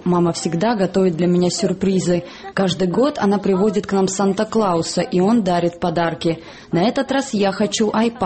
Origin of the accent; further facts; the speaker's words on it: Georgia; Мы готовимся к Новому году, как и все грузины, в кругу семьи.